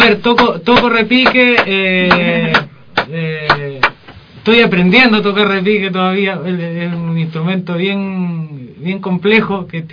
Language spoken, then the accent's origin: Spanish; Chile; para mí es parte, es un pedacito de mi tierra en Chile.